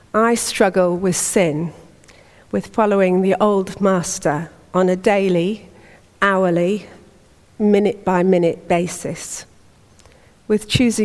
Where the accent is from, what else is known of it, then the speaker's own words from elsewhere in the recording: Yorkshire and the Humber, United Kingdom; And I have a habit of saying, well, you know, I'm just from Yorkshire. That's my heritage. It's just the way I am.